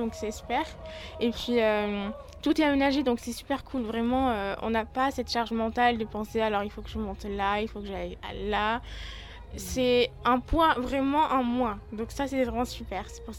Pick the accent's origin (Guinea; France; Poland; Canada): France; Nouvelle-Aquitaine; je vais commencer un service civique dans la communication en août, dans le Périgord, parce que je viens du Périgord, en Dordogne.